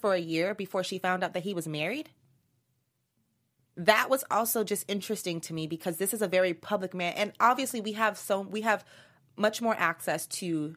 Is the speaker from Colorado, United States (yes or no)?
no; Miami, Florida, United States; Now, I'm from Miami, so I used to be at Aventura a lot.